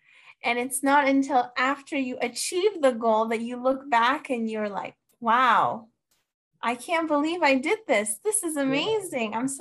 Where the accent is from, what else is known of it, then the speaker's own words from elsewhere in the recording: Moscow, Russia; now in Canada; I was born in Moscow, Russia, and I have many great memories of my childhood in Moscow. I lived in the center of Moscow